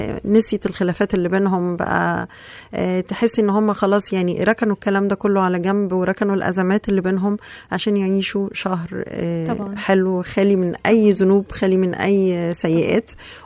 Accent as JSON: {"language": "Arabic", "country": "Egypt", "said": "احنا كمصريين"}